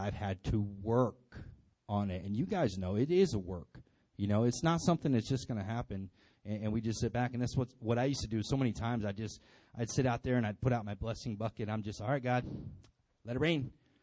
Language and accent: English; California, United States; that's how he talks to me because I'm from California, dude, okay?